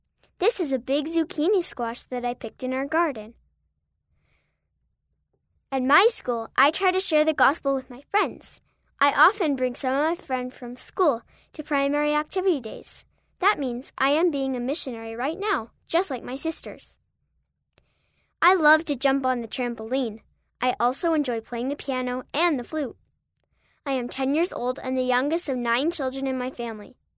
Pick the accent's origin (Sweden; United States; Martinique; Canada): Sweden; from Sweden.